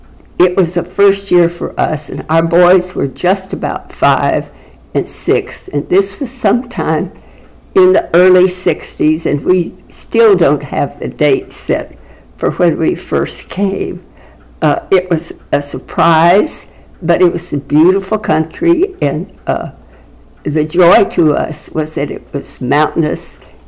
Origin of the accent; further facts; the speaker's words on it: Texas, United States; born there; I was born in Northwest Texas in the flatland of the flatland, and it was in 1928 on New Year's Day.